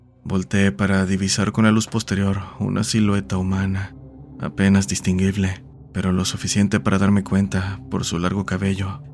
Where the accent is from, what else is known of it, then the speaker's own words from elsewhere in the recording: Mexico; soy de México.